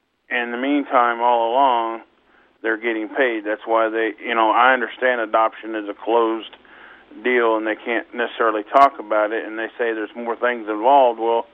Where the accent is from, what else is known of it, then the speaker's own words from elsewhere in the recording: Missouri, United States; yeah, we are from Missouri, and this is a show-me state.